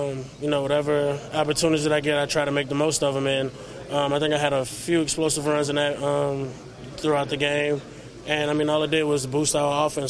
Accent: Louisiana, United States; They know I was from Louisiana and that I was at a trader school, as people in Louisiana would say.

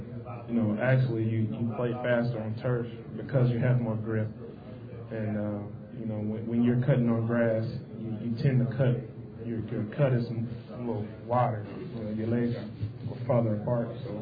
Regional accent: Mississippi, United States; You know, growing up in Mississippi, we don't have indoor facilities.

